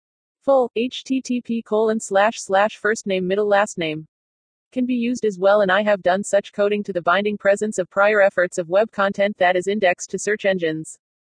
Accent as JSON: {"language": "English", "town": "Portland", "region": "Oregon", "country": "United States", "tie": "born or raised there", "said": "As a kid growing up in Portland, Oregon, I noticed my community's distrust but never thought about its link to the built environment."}